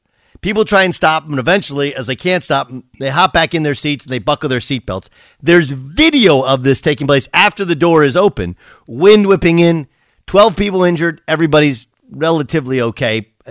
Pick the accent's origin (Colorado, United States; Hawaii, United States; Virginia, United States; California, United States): California, United States; This is more southern, growing up in Southern California, right?